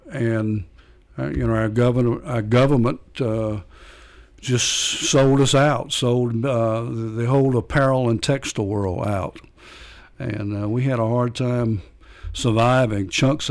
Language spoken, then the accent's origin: English; Beaufort, North Carolina, United States; I'm from Beaufort, North Carolina, a little town right on the Atlantic, kind of where the storm is headed this weekend. But I grew up in Beaufort, North Carolina.